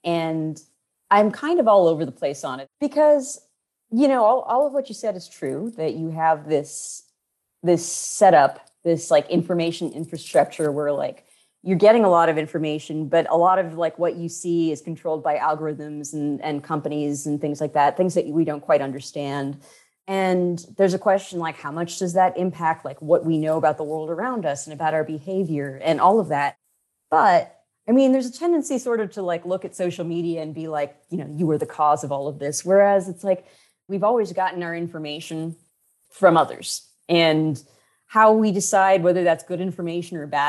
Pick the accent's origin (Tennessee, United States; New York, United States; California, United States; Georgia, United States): California, United States; now in Washington, United States; Well, I'm actually from California, although I live in DC now.